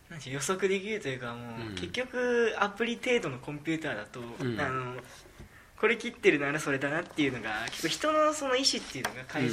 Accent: Saitama, Japan; 東京というか僕埼玉ですけど、

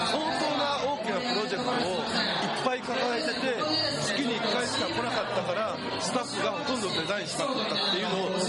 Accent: Amami Oshima, Kagoshima, Japan; 僕の実家が奄美大島で、はい、ここは福岡なので里帰りする途中で寄りました。

